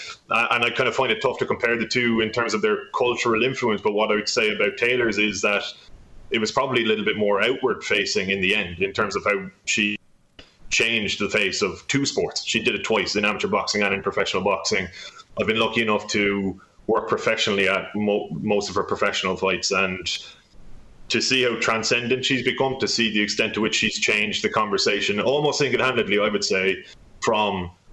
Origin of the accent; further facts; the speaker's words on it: Cork, Munster, Ireland; I live in Cork, I'm from Cork